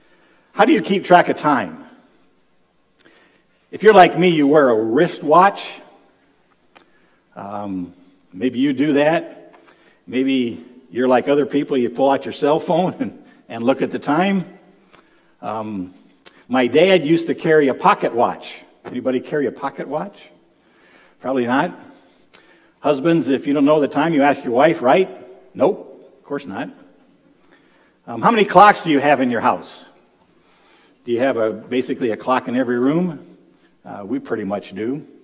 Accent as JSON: {"language": "English", "town": "Colfax", "region": "Iowa", "country": "United States", "said": "I'm from Colfax, Iowa."}